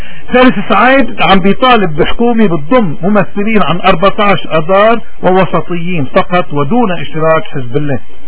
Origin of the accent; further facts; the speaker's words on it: Lebanon; ولكن بالمدى المنظور نحن كلبنانيين شو المطلوب منا؟